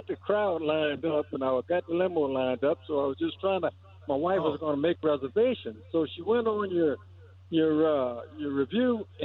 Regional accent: White Castle, Louisiana, United States; when I was a younger man, I'm from White Castle, Louisiana.

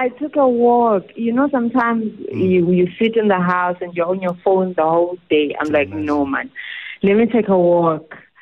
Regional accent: Bulawayo, Zimbabwe; first language Ndebele; English is a second language; moved away as an adult; now in South Africa; So I was born and bred in Bulawayo, Zimbabwe. I grew up speaking isiNdebele. I discovered isiXhosa only later on. 9 years ago when I came to study in the Eastern Cape

